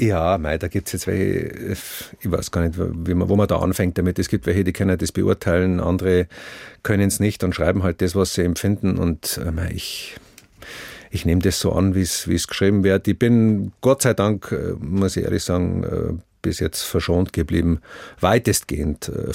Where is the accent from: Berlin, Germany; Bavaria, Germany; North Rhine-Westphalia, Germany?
Bavaria, Germany; accent: Bavarian; first language Bavarian; Bayerisch ist sehr vokalreich. Ist gut singbar